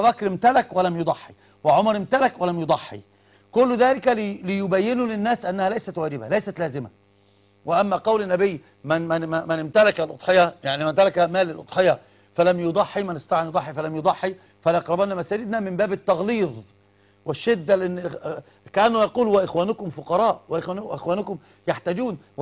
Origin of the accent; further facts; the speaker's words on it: Upper Egypt, Egypt; أنا صعيدي وأفتخر، وأهل الصعيد أقحاح، عرب أقحاح، تعرفونهم من سوهاج ومن غيرهم